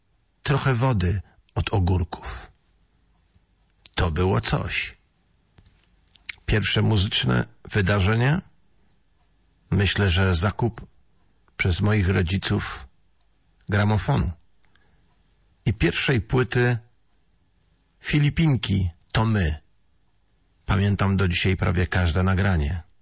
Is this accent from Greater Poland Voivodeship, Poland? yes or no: yes; Poznań, Greater Poland Voivodeship, Poland; born there; Urodziłem się w Poznaniu, na ulicy Długiej 13.